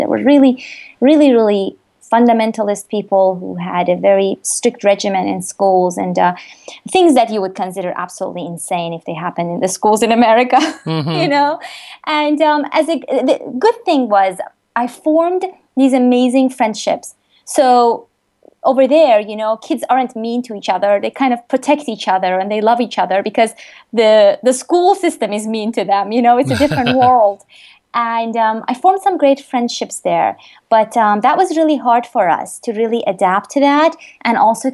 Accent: Tehran, Tehran Province, Iran; now in United States; this is home now, but I was born and raised in Tehran, Iran, which is in the Middle East, as you may know. But I live in the U.S. now

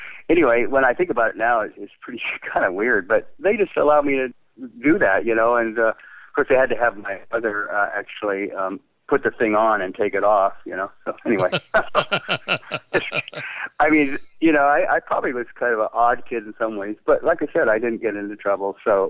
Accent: Arcata, California, United States; I grew up in Arcata. When you're an artist in a small town

